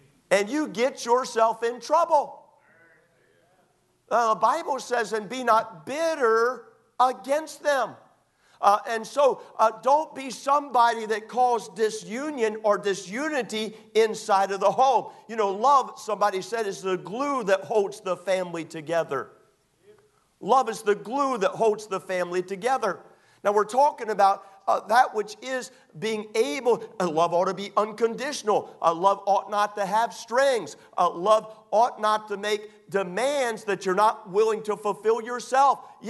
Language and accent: English; Maryland, United States; I grew up in Maryland, and oftentimes, more than not, we go down to the Chesapeake.